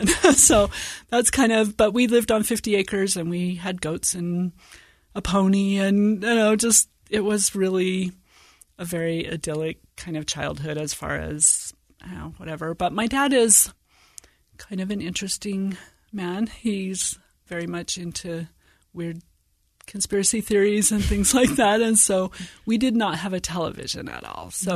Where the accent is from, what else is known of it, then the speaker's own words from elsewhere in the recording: Washington, United States; also born or lived in Virginia; And so I was born in Virginia and spent my elementary and junior high years in rural northeastern Washington, about 60 miles north of Spokane, about 40 miles south of the Canadian border.